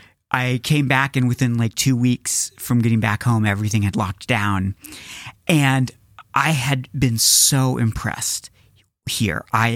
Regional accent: Topeka, Kansas, United States; So I attended Washburn University for my undergrad, which is in Topeka. It was my hometown school.

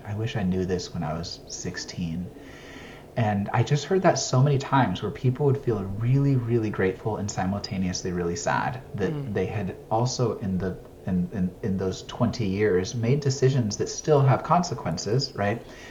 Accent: Mexico; also born or lived in China; now in Los Angeles, United States; I grew up in Mexico, lived in China for 10 years, 9 consecutively, and then 1 for my dissertation. And I live in LA.

